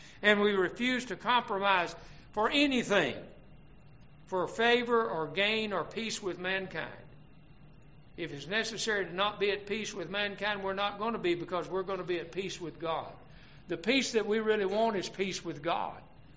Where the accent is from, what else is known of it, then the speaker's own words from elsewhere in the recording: Texas, United States; I lived in West Texas for a long time. I grew up in West Texas. And the wind really blows out in Amarillo and in that area.